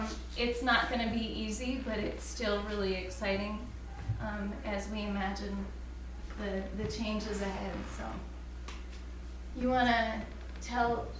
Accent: Linguère, Louga, Senegal; And we say, we're from Linguère.

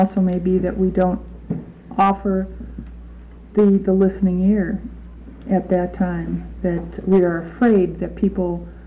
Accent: Milwaukie, Oregon, United States; I'm from Milwaukee, Oregon, which is a suburb of Portland.

